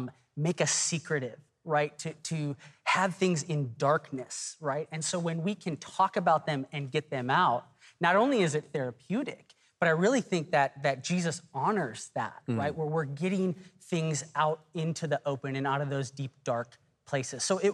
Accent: Texas, United States; I'm from Texas.

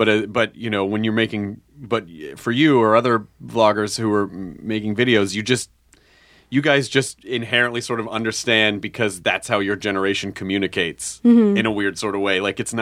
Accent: Memphis, Tennessee, United States; also born or lived in Kentucky; Actually, I was born in Kentucky and then I grew up in Memphis.

